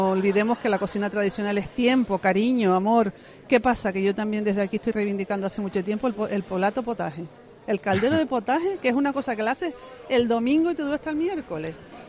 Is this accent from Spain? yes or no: yes; Tenerife, Canary Islands, Spain; Somos los canarios y los tinerfeños, somos un producto del gofio seguramente.